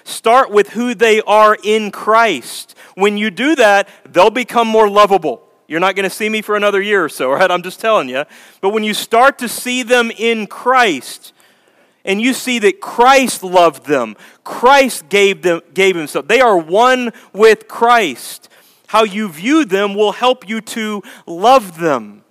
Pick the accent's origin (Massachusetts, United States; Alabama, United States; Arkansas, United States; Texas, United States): Texas, United States; And that's where I grew up in Texas, and I took her back to visit my family.